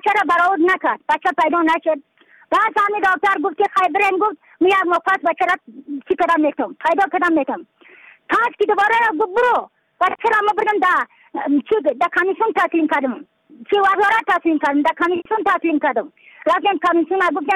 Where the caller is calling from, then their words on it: Badakhshan, Afghanistan; از بدخشان هستم، مرکز بدخشان، رسوالی اکلی پایان، قیره وینگ،